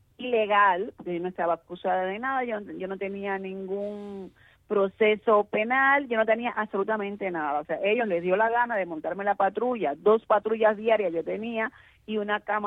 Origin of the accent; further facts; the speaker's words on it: Cuba; moved away; siendo una jovencita, no tenía cómo. Entonces, para yo poder ser una persona solvente, tuve que salir de Cuba.